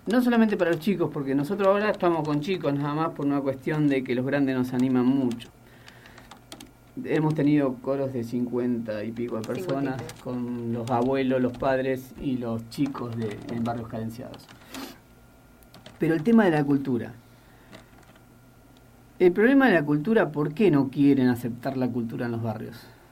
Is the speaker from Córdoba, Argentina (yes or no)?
no; Mendoza, Argentina; No, yo vivo, yo soy de Alto Mendoza. No vivo en un barrio carenciado, o sea, el barrio tiene cloaca, tiene agua, tiene asfalto. Mi casa, bueno, es una prefabricada, pero es en un barrio que, digamos, de clase media, sí.